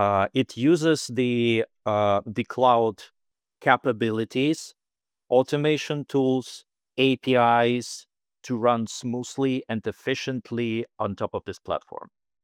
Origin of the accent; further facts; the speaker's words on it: Kharkiv, Kharkiv Oblast, Ukraine; English is a second language; I'm from Kharkiv, Ukraine.